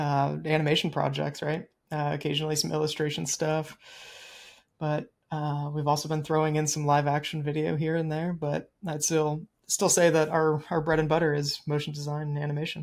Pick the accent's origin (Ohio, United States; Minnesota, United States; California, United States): Ohio, United States; And I'm from Ohio, so I decided to move a little bit closer to family